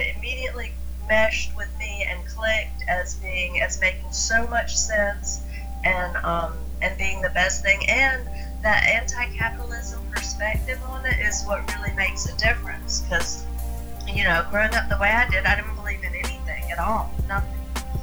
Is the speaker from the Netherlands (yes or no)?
no; the South, United States; I grew up poor in the South in a trailer park